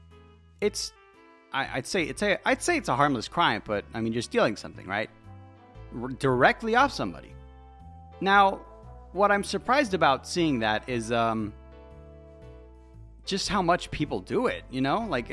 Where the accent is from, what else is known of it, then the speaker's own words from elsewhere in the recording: United States; As an American, I'll tell you, yeah, it's your right to defend yourself.